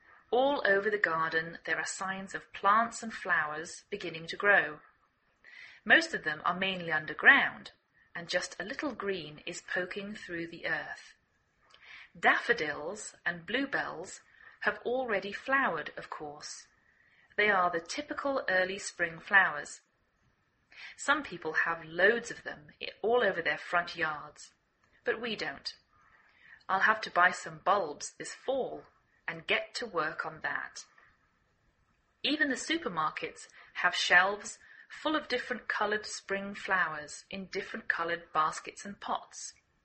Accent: England, United Kingdom; now in United States

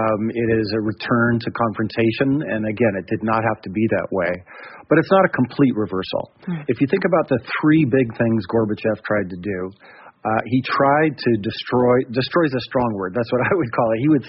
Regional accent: United States; As an American, that's how I see it.

